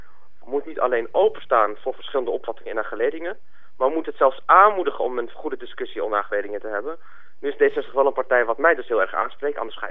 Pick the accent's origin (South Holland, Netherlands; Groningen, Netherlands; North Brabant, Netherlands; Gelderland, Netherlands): Gelderland, Netherlands; Culemborg; ik kom niet uit Duitsland, ik kom uit de Betuwe, het gebied van Flipke en Shampotjes.